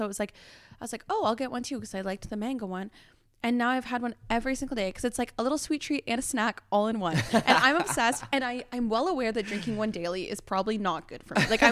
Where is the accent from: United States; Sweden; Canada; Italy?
Canada; Cobourg, Ontario; I grew up in Cobourg, Ontario.